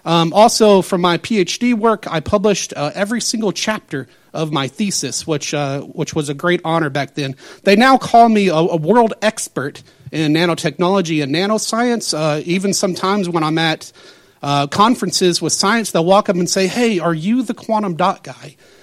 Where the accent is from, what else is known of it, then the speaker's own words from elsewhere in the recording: Arkansas, United States; born there; I was born in Arkansas. I was the son of a would-be farmer.